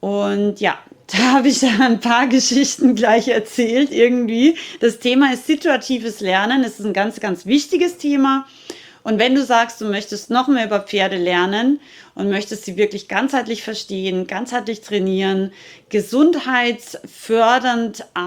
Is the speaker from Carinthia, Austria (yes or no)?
no; Rauris, Salzburg, Austria; ich komme ja aus Österreich, aus den schönen österreichischen Bergen, Nationalpark Hohe Tauern in Rauris, also Salzburger Gebirge.